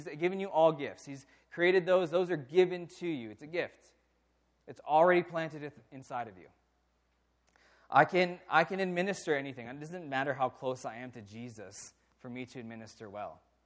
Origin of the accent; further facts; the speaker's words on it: United States; Yeah, I do have the ability to read, even though I'm an American.